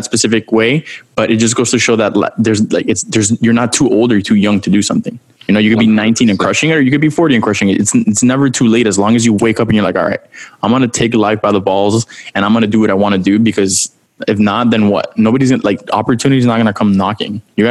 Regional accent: Miami, Florida, United States; Like I'm from Miami. There's a lot of issues we have in Miami, specifically with the youth

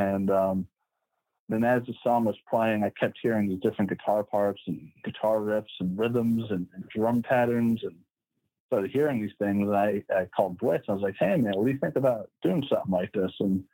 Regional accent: Long Island, New York, United States; I'm from the island of Long.

